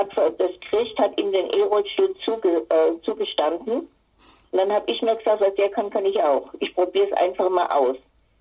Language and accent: German; Bad Tölz, Bavaria, Germany; born there; also born or lived in Upper Palatinate; now in Frankfurt, Germany; Ich bin in Bad Tölz geboren, komme also aus Oberbayern, habe aber sehr lange in der Oberpfalz gewohnt und bin vor 15 Jahren nach Frankfurt am Main gezogen